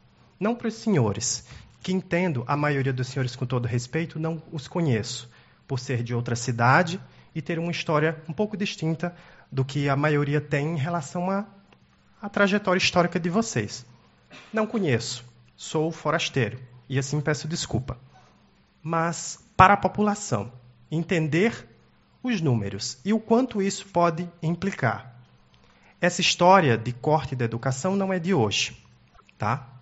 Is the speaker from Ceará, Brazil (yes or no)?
yes; Juazeiro do Norte, Ceará, Brazil; eu sou de Juazeiro do Norte, no Ceará, e eu vim para cá por causa da Unipampa.